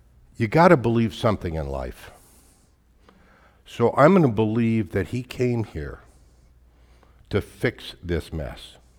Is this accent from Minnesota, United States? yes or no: no; Oklahoma City, Oklahoma, United States; also born or lived in Southern California; I grew up in Oklahoma City. Has anybody ever been to Oklahoma City?